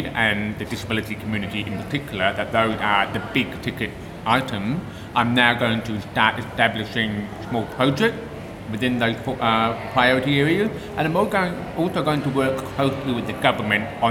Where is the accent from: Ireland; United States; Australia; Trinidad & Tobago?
Australia; Well, I'm an Australian, and my friends who are blind or deaf are also. We live in Australia